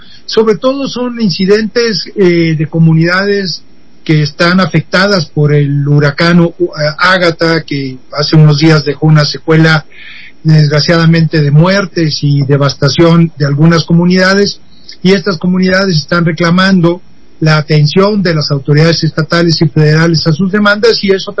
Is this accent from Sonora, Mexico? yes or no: yes; Hermosillo, Sonora, Mexico; Justo yo soy de Hermosillo